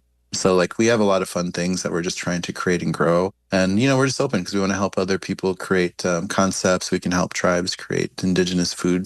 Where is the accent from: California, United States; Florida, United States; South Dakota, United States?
South Dakota, United States; Pine Ridge; especially, you know, in places like where I grew up on Pine Ridge, where we just have, you know, we're dotted with a few gas stations